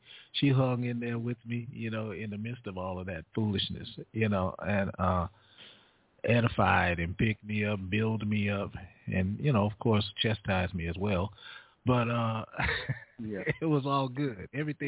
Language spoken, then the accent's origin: English; Beaumont, Texas, United States; moved away; also born or lived in California; I'm originally from Beaumont, Texas. I was born in Beaumont, Texas, raised part of my life in Texas. We migrated to California in the year of 1970.